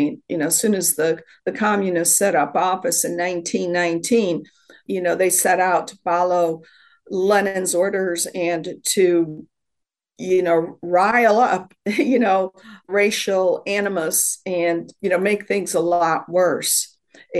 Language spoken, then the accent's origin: English; the North, United States; I grew up in the North, and, you know, it was the bad Southerners who had slaves